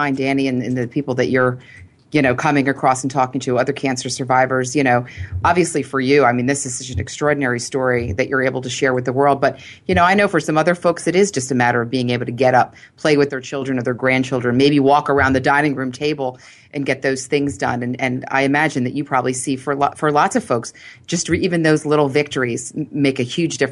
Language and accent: English; Philadelphia, Pennsylvania, United States; I grew up in Philly and I grew up with three brothers.